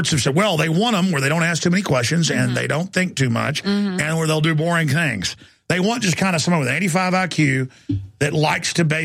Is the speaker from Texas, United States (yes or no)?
yes; Dallas, Texas, United States; even though I knew cops when I was growing up in Dallas who were drug dealers.